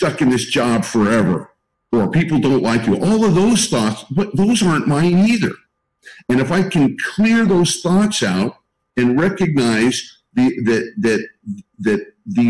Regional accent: San Francisco, California, United States; I'm from San Francisco, and I don't know if you've ever driven across the Golden Gate Bridge, but I did many times.

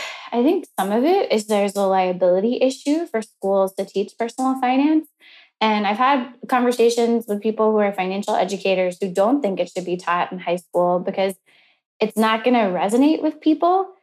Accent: Houston, Texas, United States; I grew up in Houston with a really close-knit family.

